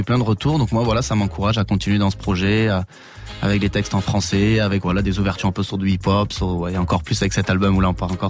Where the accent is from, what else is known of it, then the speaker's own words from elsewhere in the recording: France; on vient de France.